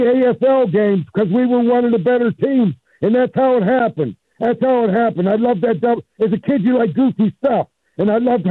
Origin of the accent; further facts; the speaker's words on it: Pittsburgh, Pennsylvania, United States; In Pittsburgh, in the West End, in Elliott, PA.